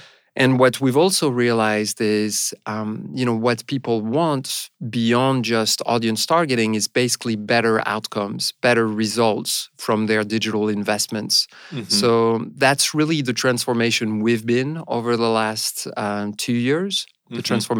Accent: France; English is a second language; So originally I'm from France, or France, as they say over here. And, I've had quite an international sort of background. I actually did my studying partly in the U.S.

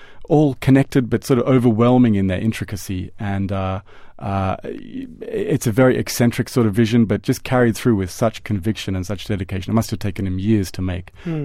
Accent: Australia; I mean, speaking as an Australian

